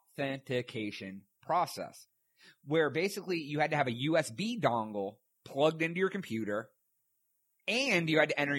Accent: Ohio, United States; We're both white dudes. We're both from Ohio.

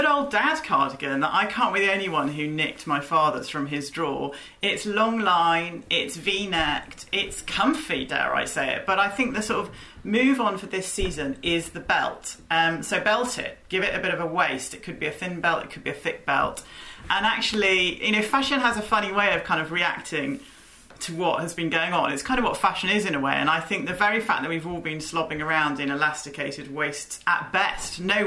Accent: United Kingdom; But I guess it's called being British, isn't it? It's what we do.

